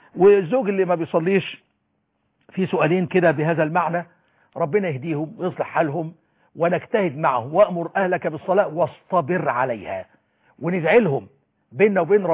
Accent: Egypt; عندنا في مصر

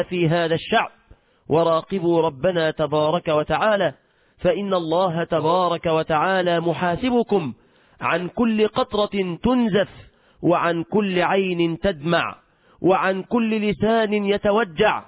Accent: Egypt; أهلنا وإخواننا من المسلمين في بلادنا مصر

